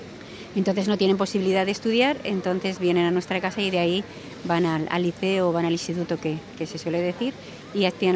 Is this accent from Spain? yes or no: yes; Spain; Nosotros venimos de España, pero de distintos lugares.